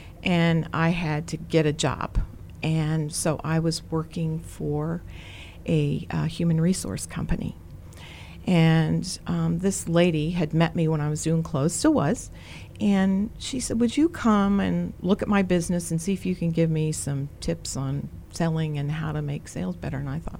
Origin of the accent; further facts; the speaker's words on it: Greencastle, Indiana, United States; And growing up, I grew up in Greencastle, Indiana.